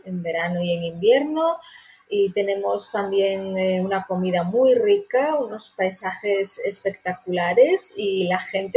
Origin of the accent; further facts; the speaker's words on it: Spain; yo soy de España, vivo en el noroeste de España, en Galicia. Galicia es una comunidad de cuatro provincias. Yo vivo en Coruña, que es una ciudad mediana, no muy grande como Madrid o Barcelona, pero tampoco pequeña.